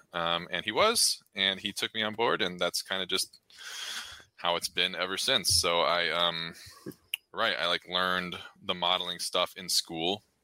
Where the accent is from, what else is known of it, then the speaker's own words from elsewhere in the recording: California, United States; So I was born in California. I'm from Orange County.